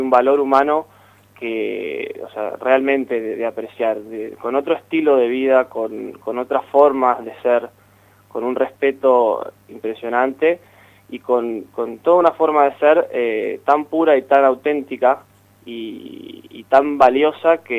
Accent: Villa La Angostura, Neuquén, Argentina; Nosotros somos de Villa La Angostura, son 1000 y pico de kilómetros

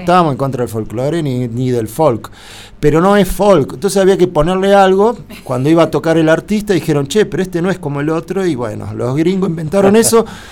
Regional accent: La Plata, Buenos Aires Province, Argentina; yo soy de La Plata

